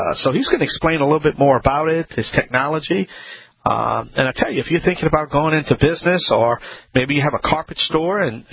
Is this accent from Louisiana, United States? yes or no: yes; Louisiana, United States; I am the Cajun man from the Bayou Land.